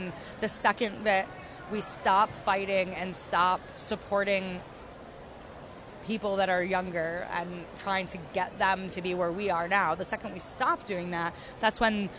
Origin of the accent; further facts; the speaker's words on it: New York, United States; I'm from upstate New York, so I'm from the Northeast U.S.